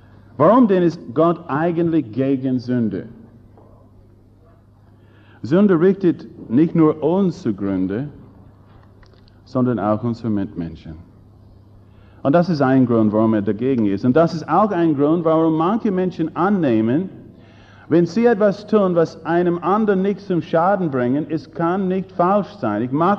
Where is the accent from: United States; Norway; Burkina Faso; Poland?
United States; Southern United States; Wir Amis benutzen das Wort, zumindest wir aus den Südstaaten, wo ich herkomme